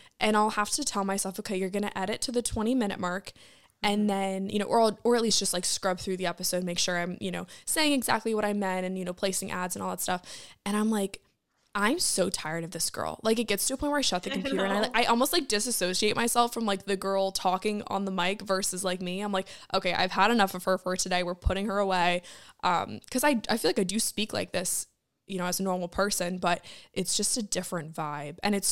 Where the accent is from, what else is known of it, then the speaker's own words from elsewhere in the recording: Maryland, United States; I am from Maryland.